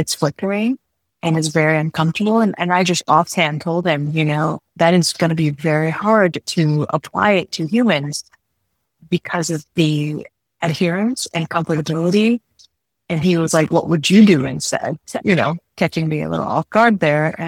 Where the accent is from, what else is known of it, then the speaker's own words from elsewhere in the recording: San Jose, California, United States; also born or lived in Vietnam; I was born in Vietnam and raised actually in San Jose, California. I have seven brothers and sisters, and my parents were immigrants